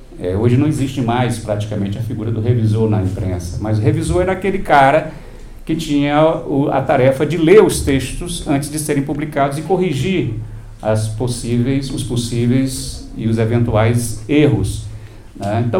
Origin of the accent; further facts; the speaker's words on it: Fortaleza, Ceará, Brazil; Isso tudo lá em Fortaleza, onde eu nasci e onde passei a maior parte da minha vida.